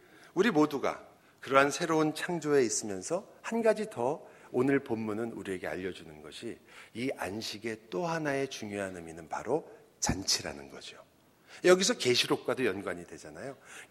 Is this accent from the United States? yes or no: yes; United States; Korean is a second language; 제가 미국에서 왔다는 걸 증명하기 위해서